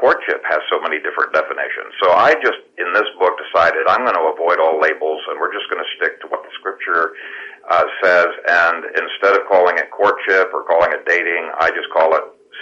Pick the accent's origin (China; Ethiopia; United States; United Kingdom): Ethiopia; I grew up in Ethiopia, and I saw arranged marriages actually turn out rather well within